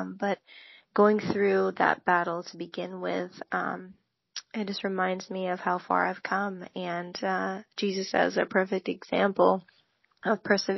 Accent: Kalamazoo, Michigan, United States; I grew up in Kalamazoo, Michigan, and grew up on a farm there

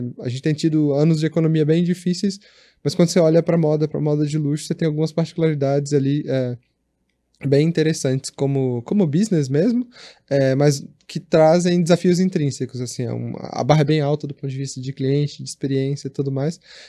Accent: Minas Gerais, Brazil; Sou mineiro, estudava em faculdade federal, consegui essa bolsa, fui estudar na Coreia

